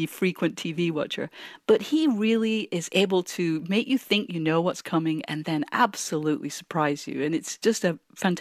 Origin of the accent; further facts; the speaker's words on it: Manchester, North West England, United Kingdom; they're set in Manchester, which happens to be my hometown in England